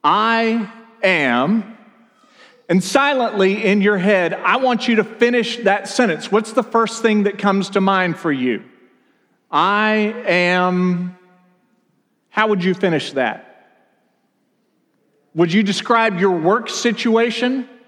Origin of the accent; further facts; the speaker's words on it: Texas, United States; moved away; I am an Arkansan and have been for 13 years, but I am also a Texan. I was born and raised there. Don't hate me because of that.